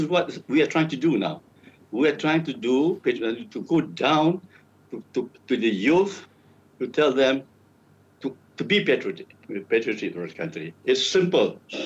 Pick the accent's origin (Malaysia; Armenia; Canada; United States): Malaysia; I am a Malaysian first.